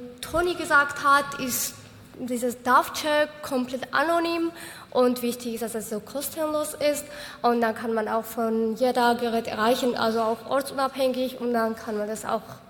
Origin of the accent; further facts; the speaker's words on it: Georgia; German is a second language; now in Hamburg, Germany; Also ich studiere Jura an der Uni Hamburg, habe ich 2018 angefangen und ich komme aus Georgien und bin seit 4 Jahren hier in Hamburg, in Deutschland allgemein.